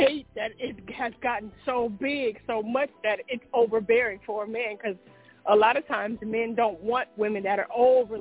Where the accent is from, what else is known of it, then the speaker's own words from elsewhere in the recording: West Coast, United States; even more so because I'm from the West Coast. On the East Coast, this is an aggressive culture here, more so than where I come from.